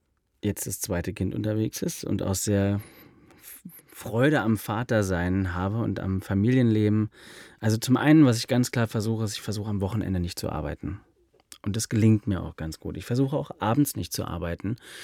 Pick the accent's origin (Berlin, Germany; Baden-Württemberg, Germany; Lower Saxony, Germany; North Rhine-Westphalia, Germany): Berlin, Germany; ich bin in Berlin groß geworden, ich habe hier ein ganz gutes Netzwerk, ich habe meine Eltern hier.